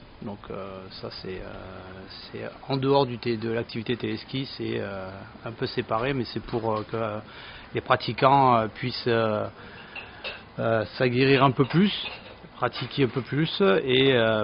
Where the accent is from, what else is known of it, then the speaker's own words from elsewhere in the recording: Perpignan, Occitanie, France; moi je viens de Perpignan, j'avais un téléski sur Barcarès avant.